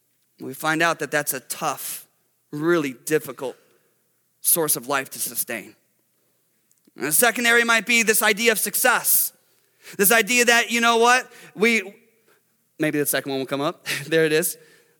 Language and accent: English; Detroit, Michigan, United States; We're from Detroit, our football team's horrible.